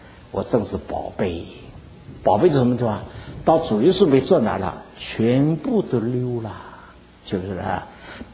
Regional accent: China; now in United States; 那么这个按照我们中国人来说的话呢，我30年到美国的时候呢

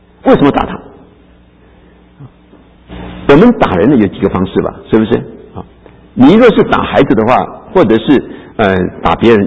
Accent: Erlin, Changhua County, Taiwan; 我们在台湾，我们家乡是二林啊，二林在台湾有一个名字是苍蝇特别多啊

